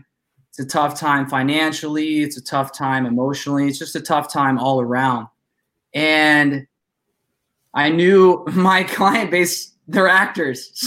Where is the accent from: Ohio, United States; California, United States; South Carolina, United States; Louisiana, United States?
Ohio, United States; Youngstown; Right. I'm from Youngstown, remember?